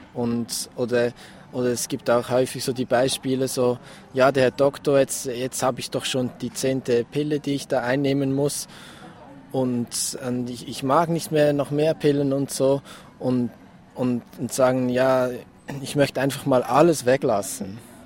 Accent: Switzerland; also ich bin aus der Schweiz, bei uns wurde überhaupt keine Werbung gemacht

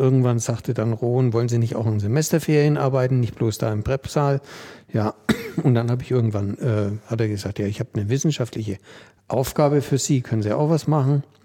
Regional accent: Bavaria, Germany; also born or lived in Kamenz; Und bin dann irgendwann mit einem halben Jahr exportiert worden mit meinen Eltern oder von meinen Eltern nach Franken. Und dann in Franken aufgewachsen.

